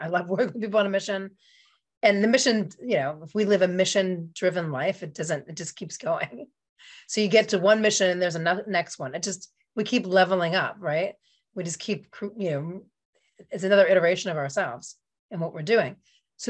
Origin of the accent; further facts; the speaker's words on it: Pittsburgh, Pennsylvania, United States; I mean, I grew up in Pittsburgh in the 80s. Like, people were like, they didn't even know where Africa was on the map.